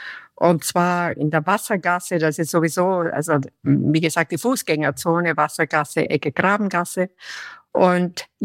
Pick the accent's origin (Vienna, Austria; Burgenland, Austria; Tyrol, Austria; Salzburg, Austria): Vienna, Austria; born there; moved away as an adult; also born or lived in Canada; Ich wurde in Wien geboren, bin dann im Alter von 33 Jahren nach Kanada gegangen mit meinem Mann damals, habe in Kanada beruflich gearbeitet.